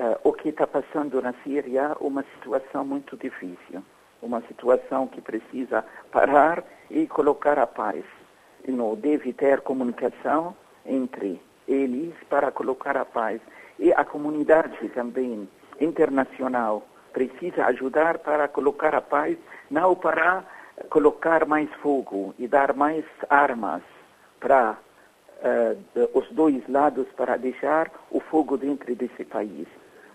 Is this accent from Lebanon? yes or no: yes; Lebanon; now in Brazil; Por isso estamos trazendo como libanês aqui no Brasil também esse valor da família